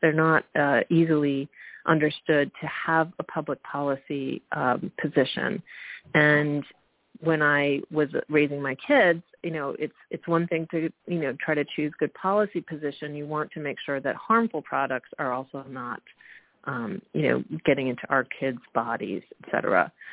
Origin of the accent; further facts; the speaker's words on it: New York, United States; So I grew up in Westchester. I grew up as the youngest of eight children, a big Catholic family whose focus was primarily in education.